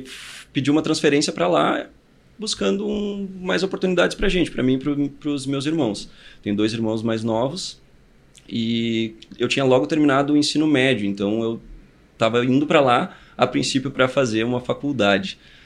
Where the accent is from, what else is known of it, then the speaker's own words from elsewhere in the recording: Alegrete, Rio Grande do Sul, Brazil; born there; now in Santa Maria, Brazil; Eu moro em Santa Maria, mas eu nasci na fronteira oeste do Rio Grande do Sul, que é Alegrete, uma cidade menor aí.